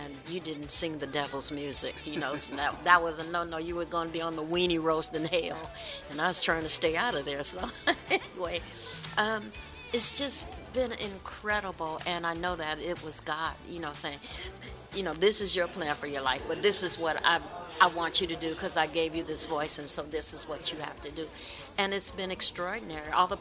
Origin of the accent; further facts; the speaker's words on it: Gary, Indiana, United States; because when I grew up in Gary, Indiana, it was wonderful. I had a wonderful childhood, wonderful teenage years here.